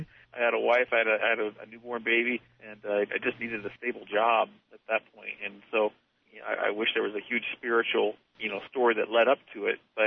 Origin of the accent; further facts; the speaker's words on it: Arizona, United States; I grew up in Southern Arizona along the Mexican border there, and on a working cattle ranch, and was raised there until I went to college. Went to college up in Phoenix, as mentioned.